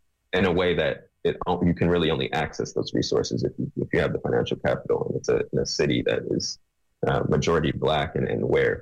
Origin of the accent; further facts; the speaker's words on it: Los Angeles, California, United States; Yeah, I mean, for most people so I grew up in Los Angeles. I was not there during Katrina